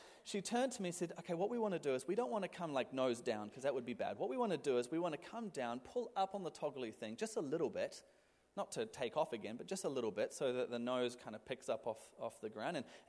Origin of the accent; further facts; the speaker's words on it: New Zealand; So I grew up in New Zealand. Some of you may have picked my accent already